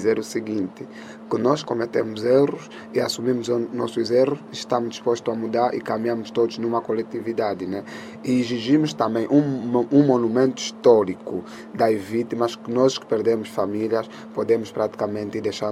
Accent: Angola; Devemos mostrar ao governo que todos nós somos angolanos

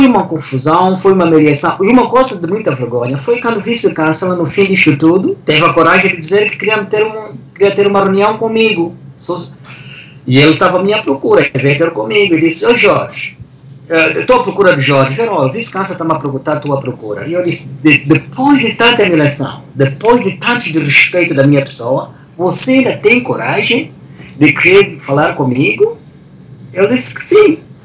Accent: Angola; eu sou angolano e tenho direito de voltar para Angola.

